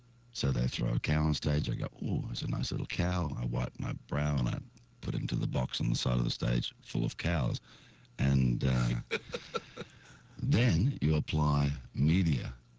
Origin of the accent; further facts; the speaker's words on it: New Zealand; born there; I was born in New Zealand.